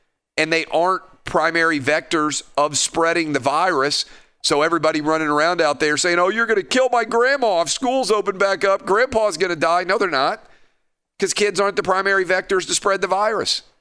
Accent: Nashville, Tennessee, United States; I'm going to the game between the Titans and the Browns on Sunday here in my hometown of Nashville.

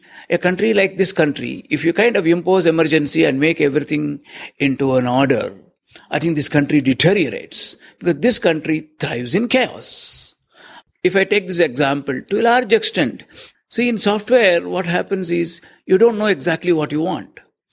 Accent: India; And not because I'm an Indian

